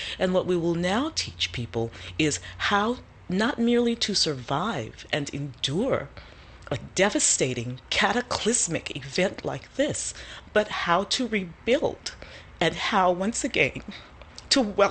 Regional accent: New Orleans, Louisiana, United States; I was born and reared in New Orleans, and my family goes back to slavery and freedom there, and I'm going home.

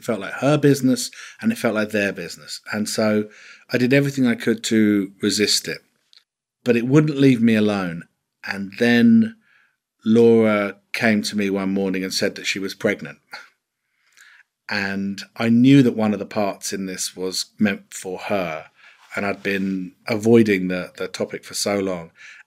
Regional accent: England, United Kingdom; As an Englishman

